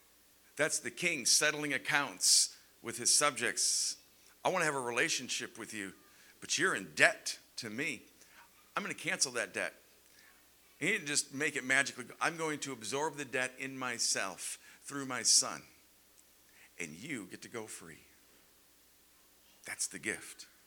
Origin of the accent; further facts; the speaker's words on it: United States; And you're like, screw that, I'm an American.